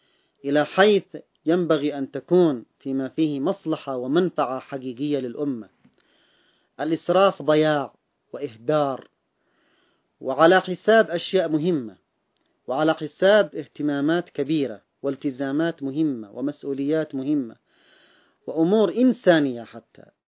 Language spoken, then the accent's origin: Arabic; Yemen; حتى عندنا في اليمن المقومات الاقتصادية ضخمة